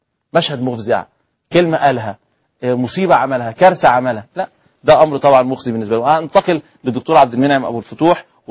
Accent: Egypt; وانا كواحد مصري كنت استحي ان انا اقول ان انا مصري

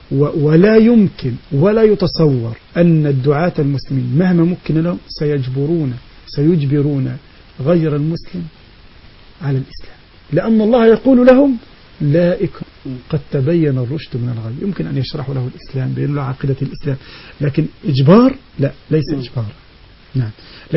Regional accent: Egypt; عندنا في مصر

